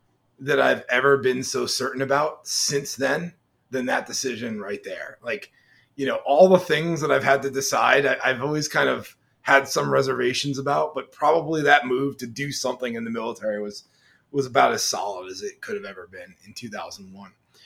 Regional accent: Connecticut, United States; So I grew up in Connecticut. Pretty much nothing special about me, just your typical, you know, high school screw up.

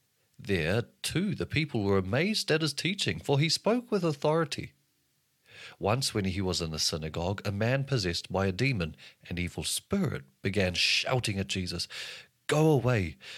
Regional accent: New Zealand; accent: New Zealand; There are a few Hebrew names in there, so bear with me as I try my best to pronounce these in my New Zealand accent.

